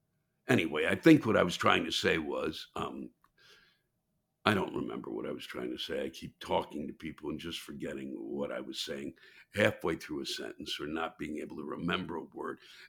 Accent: Massachusetts, United States; I grew up in Massachusetts, and we're very into talking about pilgrims and Indians.

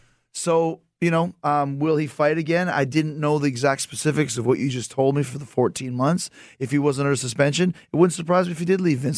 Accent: Winnipeg, Manitoba, Canada; I'm from Winnipeg.

